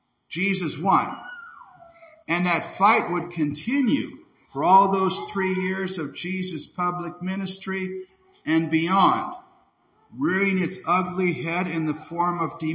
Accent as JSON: {"language": "English", "town": "Rock Island", "region": "Illinois", "country": "United States", "tie": "born there", "said": "I was born on September 3rd, 1956 in St. Anthony's in Rock Island, delivered by Dr. Romeo, weighed in at 11 pounds, 6 ounces."}